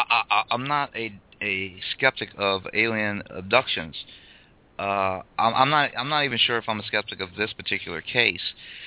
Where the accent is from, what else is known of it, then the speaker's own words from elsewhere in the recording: Morgan City, Louisiana, United States; Yeah, I'm originally from Morgan City, Louisiana, and I know exactly where you're talking about.